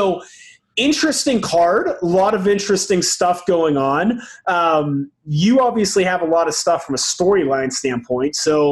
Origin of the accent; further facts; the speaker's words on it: Pittsburgh, Pennsylvania, United States; so I grew up in Pittsburgh. This was 2 hours away, downtown Cleveland.